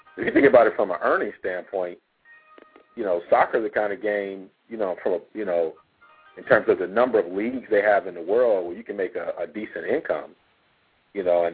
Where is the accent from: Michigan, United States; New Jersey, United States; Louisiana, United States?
Michigan, United States; Ann Arbor; You know, it's like, you know, like when I grew up in Ann Arbor, being in the big house, you like, oh, this is it.